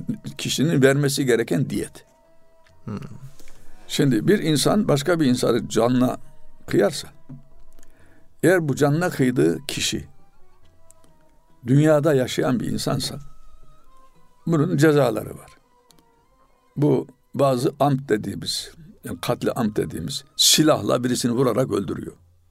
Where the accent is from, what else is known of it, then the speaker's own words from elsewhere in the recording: Karaman, Turkey; now in Istanbul, Turkey; Ben Karamanlıydım. Ben de okumak için çıktım ama geri dönmek niyetiyleydi. O zaman hep Karaman benim. Vatan aslım idi. Ama şimdi İstanbul'a yerleştim. Çoluk çocuk burada. Artık Karaman'a sadece ziyarete gidiyorum. Benim vatan aslım İstanbul oldu.